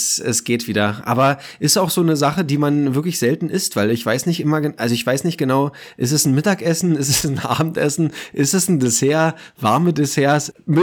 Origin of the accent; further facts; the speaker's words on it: Kolkwitz, Brandenburg, Germany; denn du warst in meinem Heimatdorf in Kolkwitz auch unterwegs